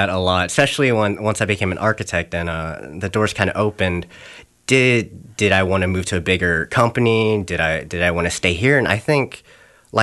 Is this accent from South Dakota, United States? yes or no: no; Houston, Texas, United States; also born or lived in Paris, France; now in Jacksonville, United States; And so I grew up in Houston and I also lived a little bit in Paris. So I grew up in big cities.